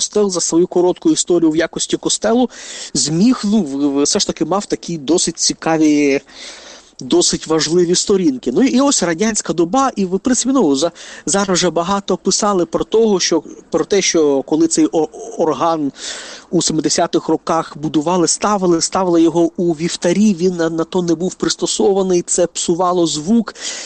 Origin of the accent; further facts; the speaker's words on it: Kamianske, Dnipropetrovsk Oblast, Ukraine; Що в моєму рідному Кам'янському, що у Києві